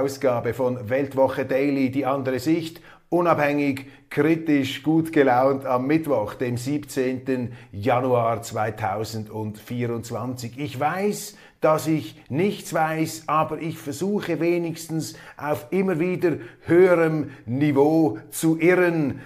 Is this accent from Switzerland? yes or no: yes; Switzerland; Und als Schweizer empfinde ich das auch als Privileg